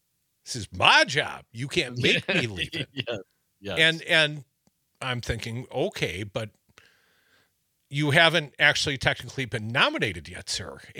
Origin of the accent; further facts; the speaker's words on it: Madison, Wisconsin, United States; Let's get Dom excited about Joe's visit to my hometown, Madison, on Friday.